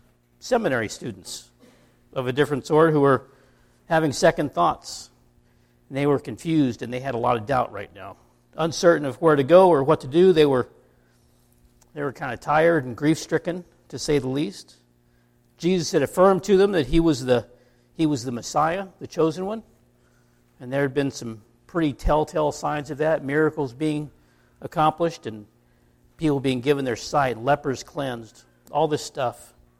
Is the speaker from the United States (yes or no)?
yes; Iowa, United States; No, I was from Iowa.